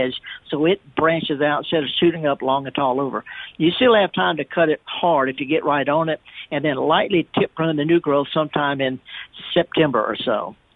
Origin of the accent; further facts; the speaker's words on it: North West England, United Kingdom; I'm up in Lancashire. It's a whole different accent up here.